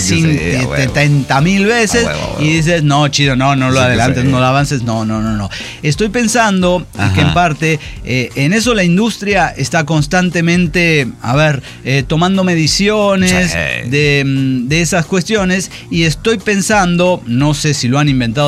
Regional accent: Mexico; now in United States; ese producto no está disponible en mi país porque es que soy mexicano, pero estoy en el gringo

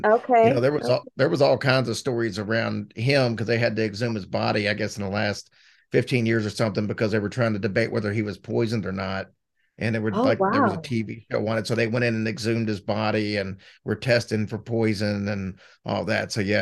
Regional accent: Louisville, Kentucky, United States; That's I'm from Louisville, so he's a hometown hero.

